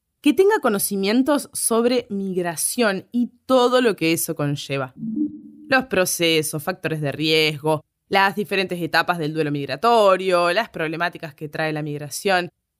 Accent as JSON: {"language": "Spanish", "country": "Argentina", "moved": "yes", "lives_now": "Spain", "said": "tengo mis costumbres argentinas que amo y llevo a todos lados. Tengo mi propio acento y mi propio modo de hablar y de ser."}